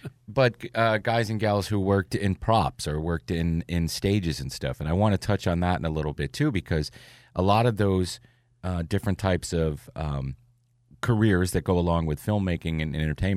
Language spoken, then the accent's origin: English; Pennsylvania, United States; I'm from Pennsylvania, the border there, New York and Pennsylvania